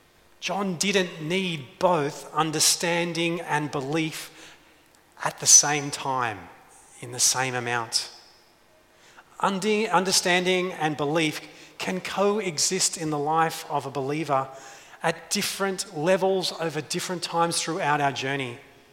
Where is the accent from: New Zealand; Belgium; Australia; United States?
Australia; Sydney, New South Wales; I was born in Bankstown Hospital and lived in the Sydney suburb of Beverly Hills North.